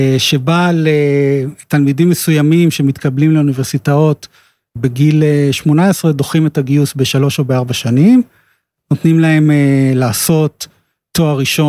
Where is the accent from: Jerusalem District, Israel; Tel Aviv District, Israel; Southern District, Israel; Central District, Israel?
Tel Aviv District, Israel; Tel Aviv; גדלתי בתל אביב, למדתי בגימנסיה הרצליה